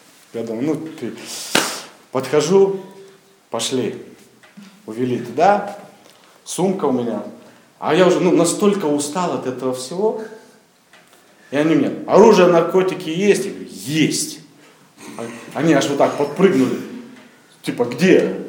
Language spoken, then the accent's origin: Russian; Germany; Я говорю, я немец.